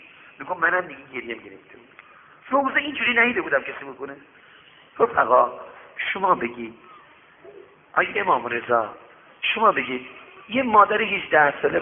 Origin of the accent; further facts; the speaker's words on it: Shiraz, Fars, Iran; گفت شما اهل کجا هستی؟ گفتم شیراز.